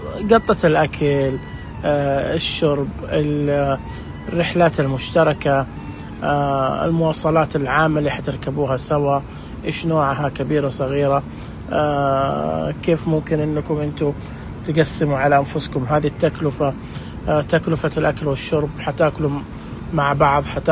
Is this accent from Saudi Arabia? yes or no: yes; Saudi Arabia; عندنا في مكة مثلا تجد أنه الباصات موجودة لكن لا تغطي كامل المدينة.